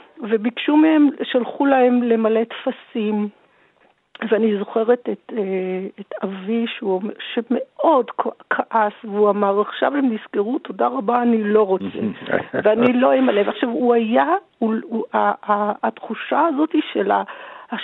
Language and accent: Hebrew; Tel Aviv, Tel Aviv District, Israel; בתור ילדה שגדלה בתל אביב